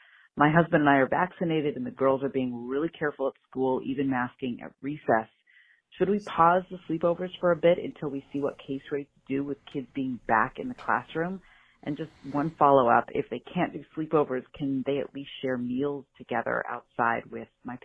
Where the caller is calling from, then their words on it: Eugene, Oregon, United States; I'm calling from Eugene.